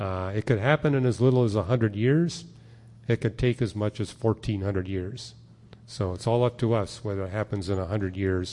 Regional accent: Canada; I'm from Canada, and I can tell you that if you go up at a certain latitude, you get 10.5 months of winter

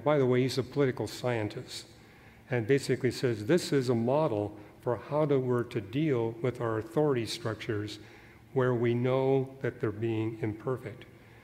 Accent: Scotland, United Kingdom; My sons wanted to know, being a Scotsman, if I was descended.

